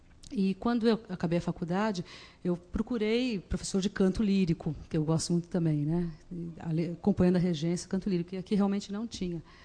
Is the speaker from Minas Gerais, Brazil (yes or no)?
no; Santos, São Paulo, Brazil; born there; now in Cubatão, Brazil; eu nasci em Santos, mas moro no Casqueiro, aqui em Cubatão